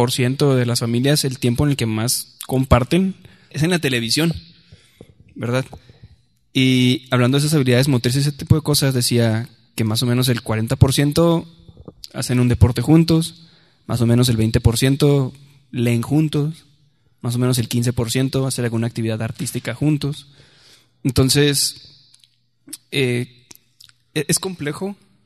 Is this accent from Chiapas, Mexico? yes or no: no; Ciudad Juárez, Chihuahua, Mexico; cuando yo fui niño, yo crecí en Ciudad Juárez